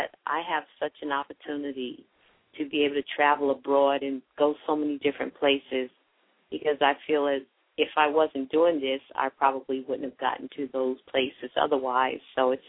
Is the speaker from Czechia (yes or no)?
no; Queens, New York, United States; Well, no, I'm from Queens.